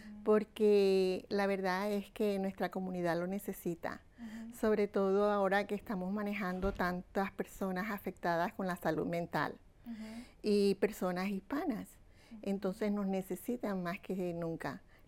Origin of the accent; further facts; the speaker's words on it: Colombia; moved away as an adult; now in New York, United States; llegué aquí a los Estados Unidos ya adulta de 18 años. Entonces, mi mamá, que ya vivía acá en la ciudad de Nueva York, fue la que me empujó, y mi papá desde Colombia